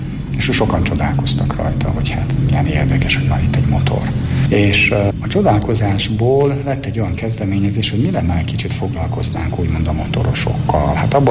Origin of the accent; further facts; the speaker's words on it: Budapest, Hungary; én kőbányai vagyok, kőbányán születtem